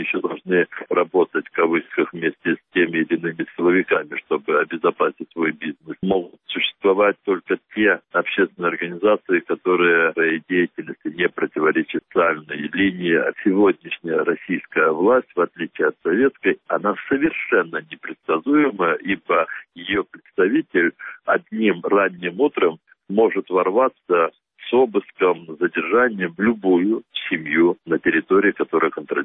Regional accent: Crimea, Ukraine; Мы, крымские татары, коренной народ Крымского полуострова, мы на своей земле

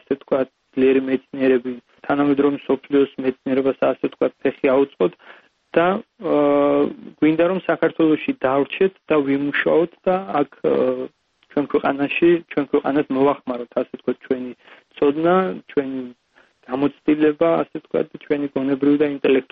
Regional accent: Gori, Shida Kartli, Georgia; შიდა ქართლის რეგიონიდან ვარ გორის რაიონიდან

